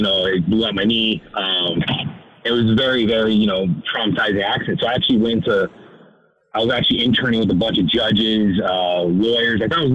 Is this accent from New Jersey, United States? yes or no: no; Scottsdale, Arizona, United States; they're based in my hometown, Scottsdale, Arizona.